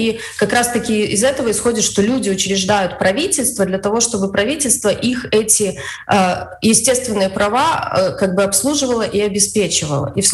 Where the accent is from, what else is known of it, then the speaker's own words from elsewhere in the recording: Belarus; Что мы имеем как белорусы на сегодняшний день? Мы владеем своей страной, мы имеем какие-то в ней права, мы свободны принимать решения?